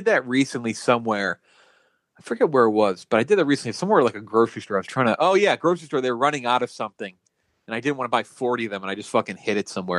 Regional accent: Texas, United States; You'd see them outside McDonald's, 7-Elevens back in my hometown, back in Texas.

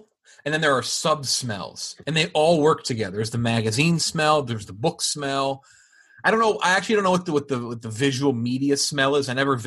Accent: Cedar Park, Texas, United States; Mine was next to a marble slab creamery in Cedar Park, Texas.

